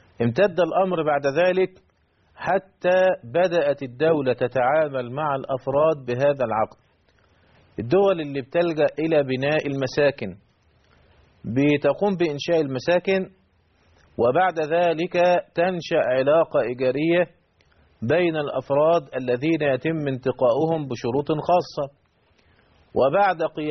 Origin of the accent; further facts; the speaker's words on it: Egypt; شركة أمريكية بدأت تنشر هذه المعاملات عندنا في مصر